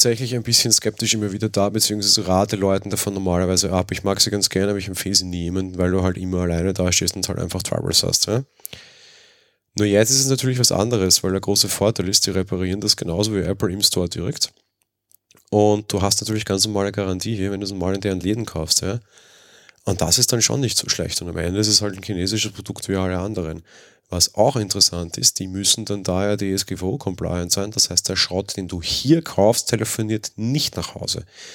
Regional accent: Austria; Und jetzt komme ich als Österreicher um die Ecke

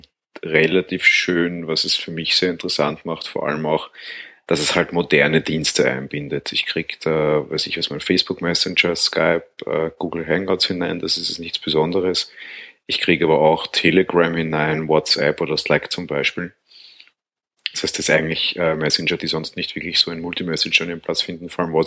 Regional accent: Vienna, Austria; Ja, sogar aus meiner Heimatstadt, aus Wien direkt

